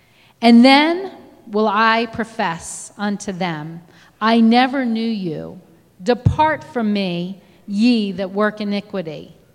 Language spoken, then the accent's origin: English; Baltimore, Maryland, United States; I lived in a very populated area. I'm from Baltimore, Maryland.